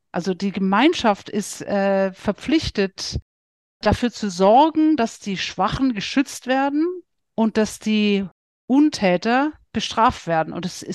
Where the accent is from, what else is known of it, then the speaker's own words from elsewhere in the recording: Bavaria, Germany; ich komme aus dem Bayerischen, da heißt vergelt's Gott, ist was Positives